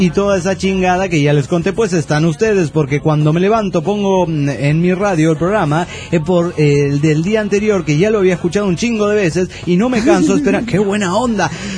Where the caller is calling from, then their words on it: Guadalajara, Jalisco, Mexico; de Guadalajara, Jalisco